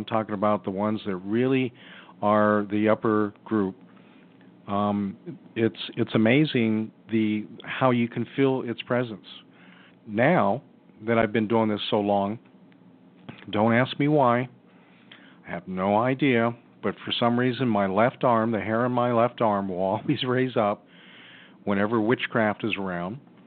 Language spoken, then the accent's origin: English; United States; soon as I spoke, everybody immediately knew I was American.